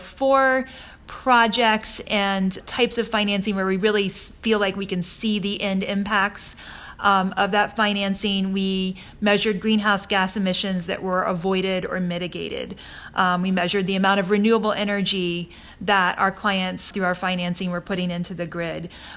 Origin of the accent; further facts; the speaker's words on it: Virginia, United States; it takes place in my home state of Virginia